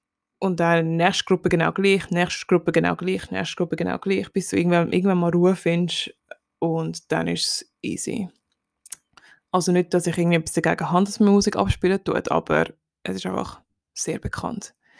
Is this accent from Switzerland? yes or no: yes; Switzerland; ist sehr beliebt bei uns in der Schweiz und ich bin auch sehr froh darüber